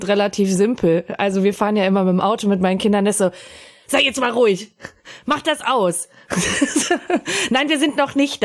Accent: Austria; ich bin ja Österreicherin, das heißt, ich bin immer nach Deutschland in den Urlaub gefahren.

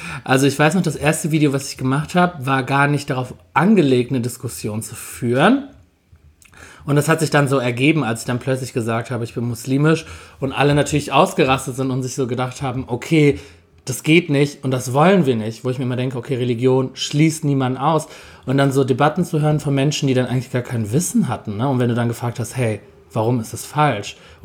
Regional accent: Cologne, North Rhine-Westphalia, Germany; Aus Köln.

